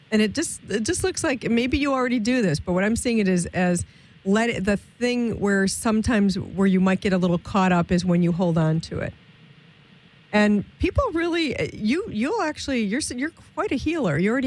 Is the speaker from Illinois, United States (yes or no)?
yes; Chicago, Illinois, United States; now in Los Angeles, United States; I come from Chicago and I live out in Los Angeles.